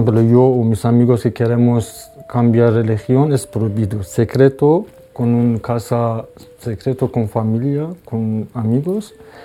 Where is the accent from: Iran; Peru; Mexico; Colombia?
Iran; Spanish is a second language; moved away as an adult; now in Burgos, Spain; yo no entiendo mucho castellano. … soy de Irán, tengo 38 años y hace 2 años estoy en España, en Comunidad de Burgos.